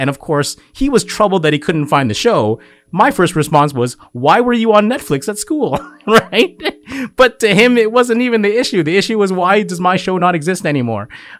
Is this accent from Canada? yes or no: yes; Canada; I know I'm speaking as a Canadian leader.